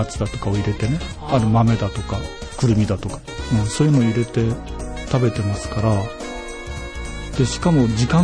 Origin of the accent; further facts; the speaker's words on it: Yamaguchi, Japan; 山口県の出身ですからいつもこう妙に長ったらしい静岡を向けて、